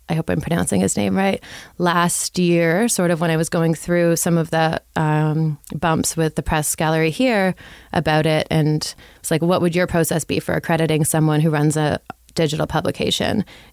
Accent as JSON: {"language": "English", "town": "Toronto", "region": "Ontario", "country": "Canada", "said": "I'm from Toronto."}